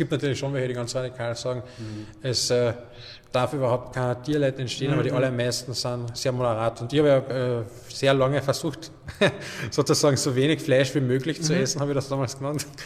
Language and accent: German; Carinthia, Austria; Und als Kärntner hat man sowieso heute auch noch relativ schwer.